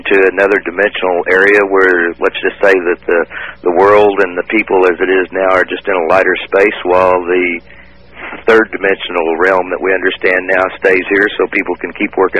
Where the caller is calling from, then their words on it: Honolulu, Hawaii, United States; Hi, this is … from Honolulu.